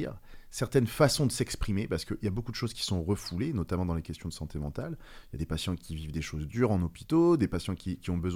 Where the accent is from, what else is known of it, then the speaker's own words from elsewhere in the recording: Nouvelle-Aquitaine, France; en grandissant en Corrèze, donc un des départements le moins peuplé de France, il y a quand même un truc qui s'appelle le plateau de 1000 vaches là-bas, quoi.